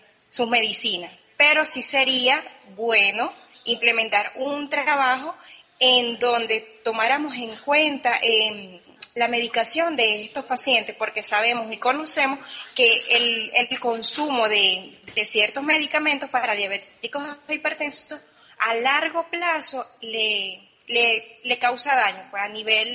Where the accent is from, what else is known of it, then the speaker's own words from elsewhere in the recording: Cumaná, Sucre, Venezuela; yo soy de Cumaná y inmediatamente que yo me gradué comencé a trabajar en un laboratorio